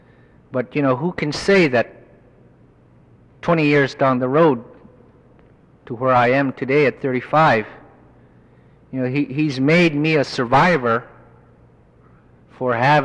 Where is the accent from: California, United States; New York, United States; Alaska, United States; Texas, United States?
Alaska, United States; Deering; I am an original product of growing up in Deering. I never learned to speak Eskimo because as much as my mother and my relatives, my parents spoke it, it was not taught to me